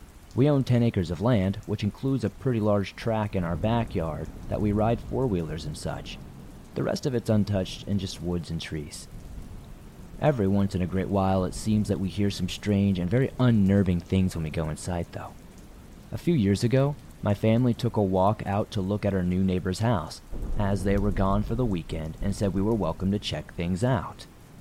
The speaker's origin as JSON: {"language": "English", "town": "Long Beach", "region": "California", "country": "United States", "said": "I'm from California, the Long Beach area."}